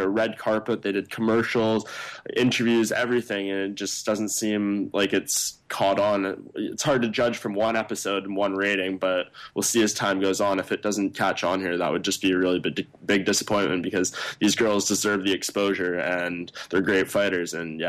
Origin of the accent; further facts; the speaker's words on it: Canada; Upset is an awesome way to start off the season, especially with it being a Canadian. That's a good look for us.